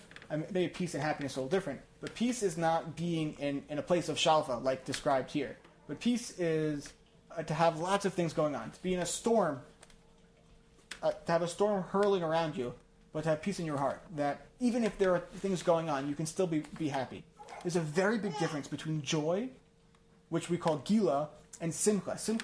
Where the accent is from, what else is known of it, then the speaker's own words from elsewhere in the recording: Livingston, New Jersey, United States; I grew up in Livingston, it's next to West Orange.